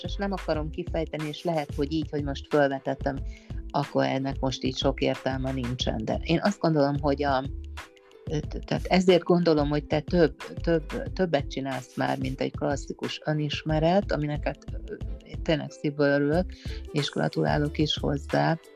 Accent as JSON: {"language": "Hungarian", "country": "Hungary", "said": "igenis lehetünk büszkék arra, hogy magyarok vagyunk"}